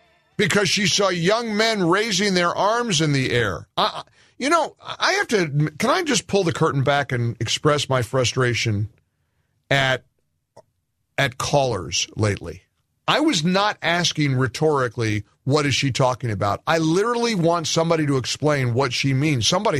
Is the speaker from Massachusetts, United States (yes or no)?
no; Ohio, United States; Now, I'm from Ohio. I was born in Ohio, born and raised there as a kid.